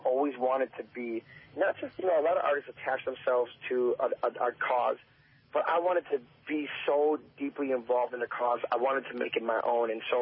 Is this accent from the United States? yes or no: yes; Milwaukee, Wisconsin, United States; now in Nashville, United States; We started music and arts programs in my hometown, Milwaukee, Wisconsin, and here in Nashville.